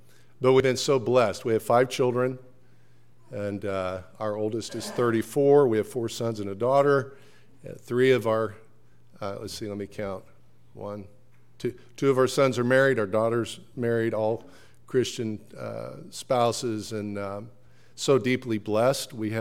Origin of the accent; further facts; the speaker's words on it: Oklahoma, United States; also born or lived in Colorado; I was born and raised here in Oklahoma.